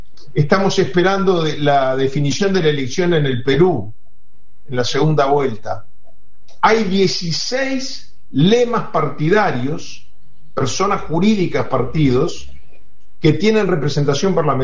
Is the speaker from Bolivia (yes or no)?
no; Uruguay; yo como uruguayo me formé de niño, de joven, inicié mis primeros pasos en política, mi tránsito por la vida pública, en un país donde pesaba mucho el sistema de partidos.